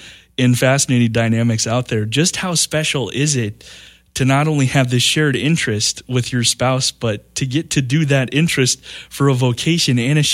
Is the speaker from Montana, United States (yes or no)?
yes; Montana, United States; also born or lived in Minnesota / South Dakota; now in Tennessee, United States; growing up in Eastern Montana myself, and having lived in Minnesota and South Dakota